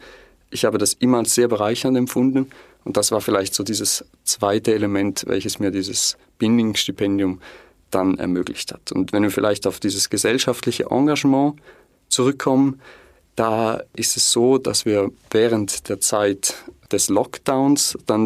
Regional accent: St. Gallen, Switzerland; als St. Galler

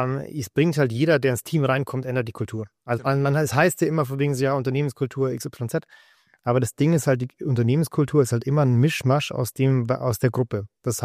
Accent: Sauerlach, Bavaria, Germany; ich war bis zur 6. Klasse, war ich auf der einen Schule in Sauerlach bei uns, wo ich aufgewachsen bin.

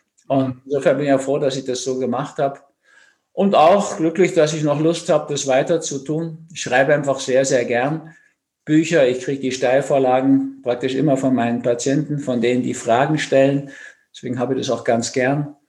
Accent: Berlin, Germany; born there; Ich bin ja so Nachkriegskind, in Berlin geboren, in einer zerstörten Stadt sozusagen

